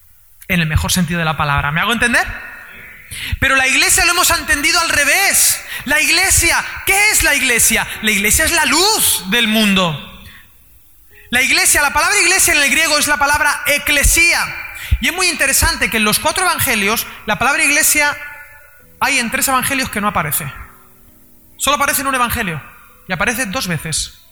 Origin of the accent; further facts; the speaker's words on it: Spain; Yo soy español, yo soy así quietito.